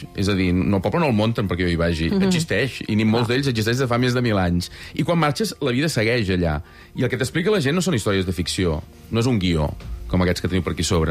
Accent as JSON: {"language": "Catalan", "town": "Sant Feliu de Buixalleu", "region": "Catalonia", "country": "Spain", "tie": "born or raised there", "said": "a casa meva, Sant Feliu de Buixalleu"}